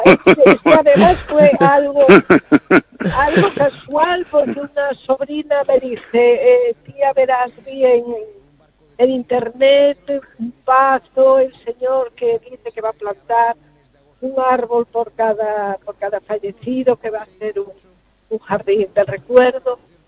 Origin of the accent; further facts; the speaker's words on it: A Coruña, Galicia, Spain; De Coruña.